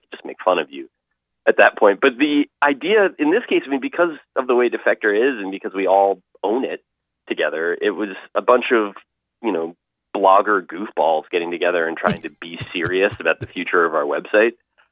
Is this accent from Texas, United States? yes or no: no; New Jersey, United States; it was like I was from New Jersey and everybody I went to summer camp with is from Westchester County or Long Island in New York.